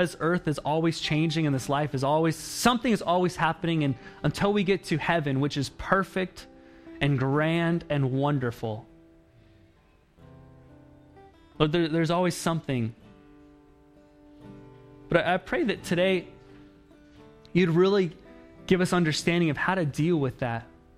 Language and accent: English; Oregon, United States; but I grew up in Oregon, so I was done with the rain for the rest of my life.